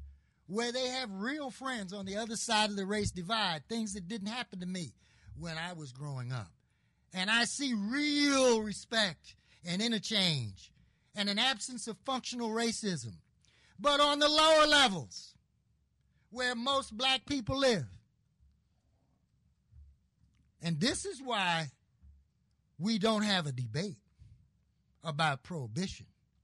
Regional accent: Baltimore, Maryland, United States; The National Association of Institutions and Alternatives did a study of Baltimore, my hometown

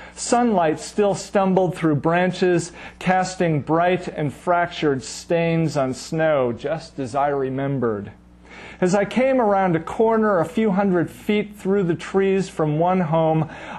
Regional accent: Aspen, Colorado, United States; It's about something that I saw when I was in my hometown in 2002. I grew up in Aspen, Colorado. And I was back there for my mother's funeral in 2002.

